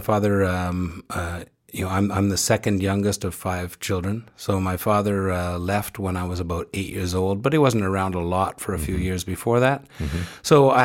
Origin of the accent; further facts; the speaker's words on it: Peterborough, Ontario, Canada; I was born in Peterborough, Ontario.